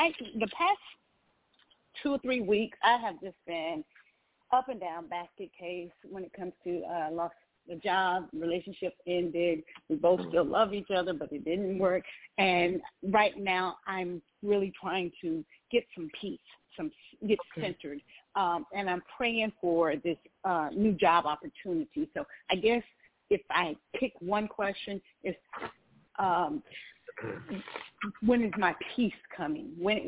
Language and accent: English; North Carolina, United States; I am from North Carolina, but I'm in Georgia right now.